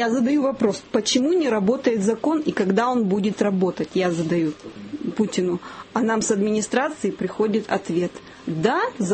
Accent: Kazakhstan; moved away; ну, мы же приехали из Казахстана, нас тут терроризировали.

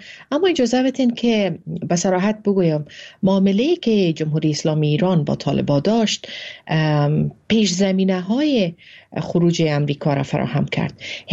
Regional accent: Afghanistan; ای ما هستیم، ما افغان هستیم که شکست خوردیم

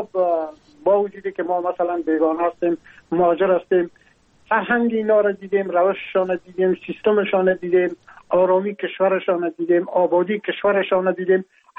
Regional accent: Afghanistan; moved away as an adult; now in France; ما هم در جمع عموم مردم هایی بودم که از افغانستان بر آمدم و تقریبا این 3.5 سال میشه که من در فرانسه زندگی میکنم

